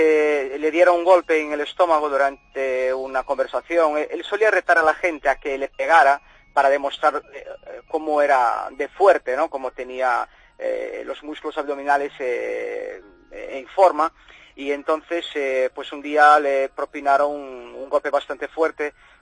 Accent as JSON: {"language": "Spanish", "region": "Rio de Janeiro", "country": "Brazil", "tie": "born or raised there", "accent": "carioca and Galician", "moved": "as an adult", "lives_now": "Spain", "said": "yo soy nacido en Brasil, soy de Río de Janeiro, pero mis padres son gallegos. Son inmigrantes gallegos que se fueron a América. Yo nací allí, viví 30 años y hemos vuelto hace 12. Entonces sí que mi acento tiene ahí algo de carioca y algo de gallego"}